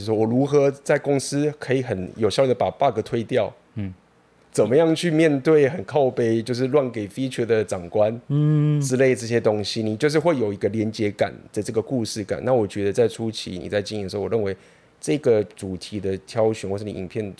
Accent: Taiwan; 我自己就很了解我自己是个非常非常土生土长的台湾人，虽然说我到处旅行世界

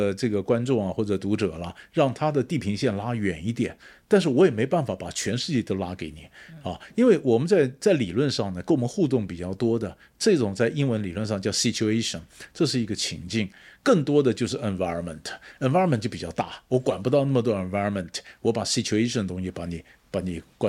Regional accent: Taiwan; 我们台湾人呢、啊，跟拉丁美洲啊，心理上、地理上都很遥远

